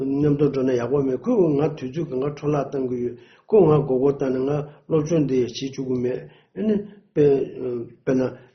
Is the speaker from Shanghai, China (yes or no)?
yes; Shanghai, China; 我是上海人